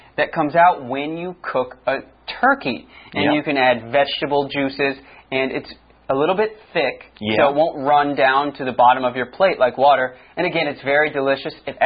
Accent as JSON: {"language": "English", "country": "United States", "said": "I am from the United States, so I have celebrated Thanksgiving basically every year of my life."}